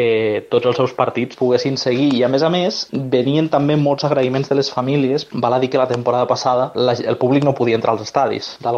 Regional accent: Lleida, Catalonia, Spain; Si ajuntes la necessitat o el sentiment de responsabilitat de respondre com a periodistes i com a lleidatans

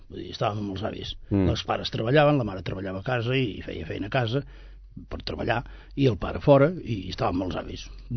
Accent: Sabadell, Catalonia, Spain; born there; A Sabadell, província de Barcelona.

